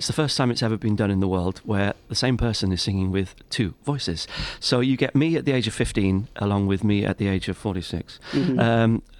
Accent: Wales, United Kingdom; But I'm from North Wales, though, not South Wales

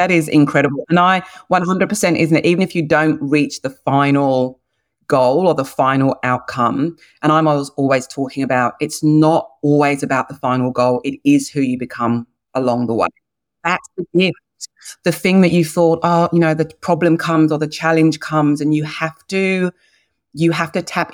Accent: England, United Kingdom; now in Australia; So, you know, I've been in Australia now for 20 years. So I'm now an Australian and an English citizen.

